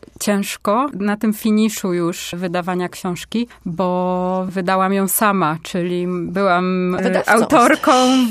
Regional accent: Poznań, Greater Poland Voivodeship, Poland; Jestem poznanianką, nie chcę opuszczać tego miasta.

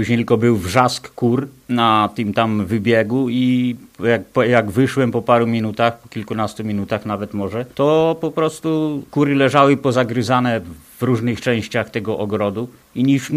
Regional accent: Podlaskie Voivodeship, Poland; born there; urodziłem się na Podlasiu, gdzie w 50-tych latach to wilków było naprawdę multum.

